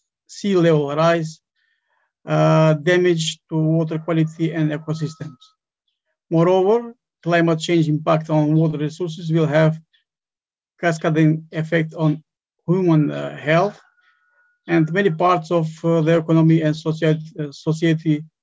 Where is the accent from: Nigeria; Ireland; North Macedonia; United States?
North Macedonia; English is a second language; I'm coming from North Macedonia, from Ministry of Environment and Physical Planning.